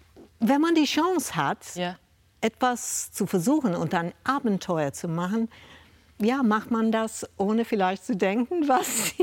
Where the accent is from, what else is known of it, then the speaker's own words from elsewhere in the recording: Australia; moved away as an adult; Weil die deutsche Geschichte mich schon immer fasziniert hatte, auch als Kind in Australien.